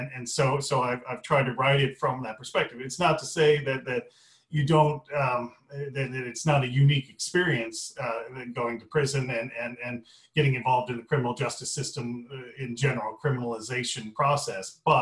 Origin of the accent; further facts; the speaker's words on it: Illinois, United States; I'm from downstate Illinois. You wouldn't have heard of it, in the cornfields, about an hour south of Champaign-Urbana.